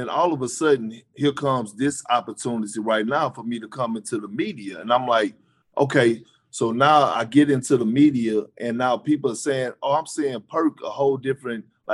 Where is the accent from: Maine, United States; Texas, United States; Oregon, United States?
Texas, United States; Beaumont; also born or lived in Boston, United States; when I was saying the culture change from Beaumont to Boston